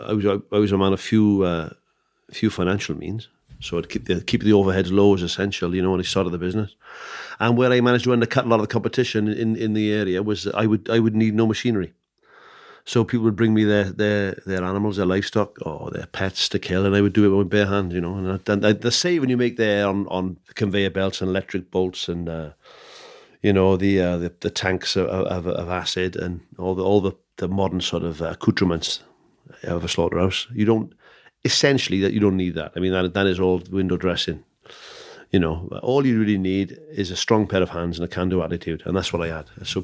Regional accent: Ukraine; I was a small child growing up in the Ukraine area of what was then the Soviet Union.

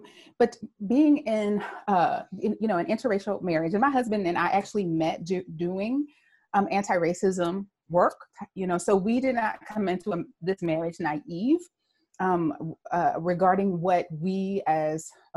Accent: the South, United States; I inherited a particular set of tools to navigate as an African-American girl, you know, growing up in the South.

